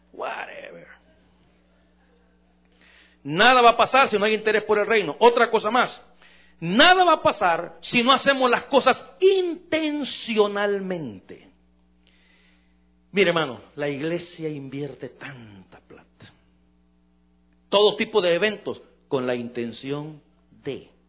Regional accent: El Salvador; en mi país, en El Salvador

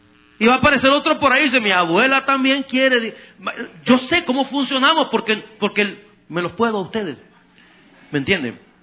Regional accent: El Salvador; Perdóneme, yo soy salvatrucha, pero en mi país o en México es una desgracia.

